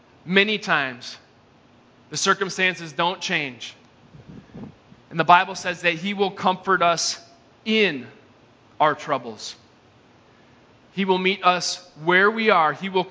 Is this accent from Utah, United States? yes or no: no; Shoreview, Minnesota, United States; It's like I grew up in Shoreview, the bad streets of Shoreview, Minnesota.